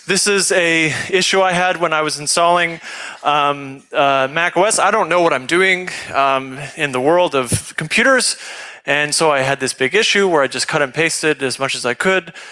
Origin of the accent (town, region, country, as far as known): Canada